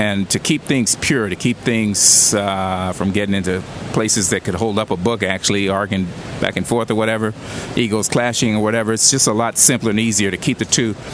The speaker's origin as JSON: {"language": "English", "region": "Oklahoma", "country": "United States", "tie": "born there", "also_born_or_lived": "Kansas City", "said": "I was born in Oklahoma, and I lived in Kansas City"}